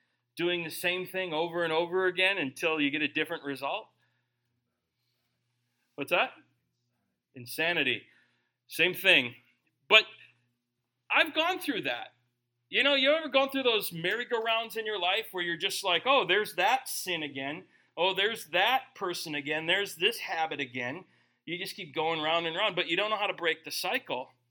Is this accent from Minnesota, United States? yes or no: yes; Minnesota, United States; I remember my little brother. Okay, I grew up in Minnesota.